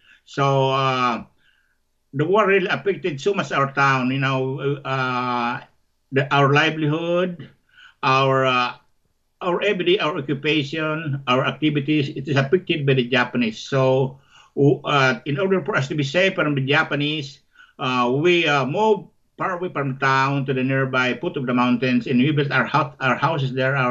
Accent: Panganiban, Bicol Region, Philippines; not excepting my hometown of Panganiban, where I was born.

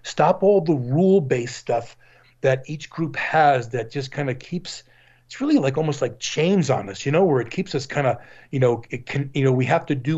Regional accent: New Jersey, United States; I grew up back in New Jersey in a home that had a Catholic theme to it.

